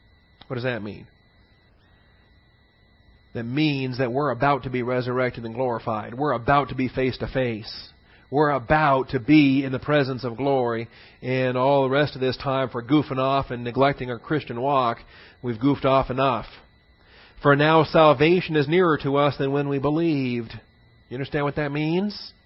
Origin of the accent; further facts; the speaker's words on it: Pacific Northwest, United States; I grew up in the Northwest in a big logging type environment.